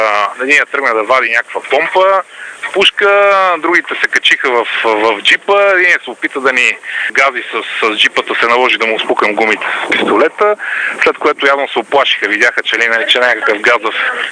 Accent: Sofia, Sofia City, Bulgaria; но съм от София.

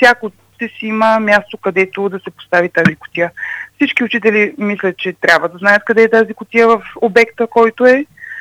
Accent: Ruse, Ruse Province, Bulgaria; И ако ние успеем като русенци, ще бъдем много добре

